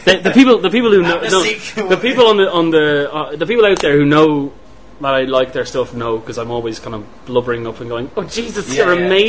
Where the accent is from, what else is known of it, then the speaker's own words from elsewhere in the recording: Germany; now in Ireland; I mean, I didn't grow up in Ireland. I grew up in Germany.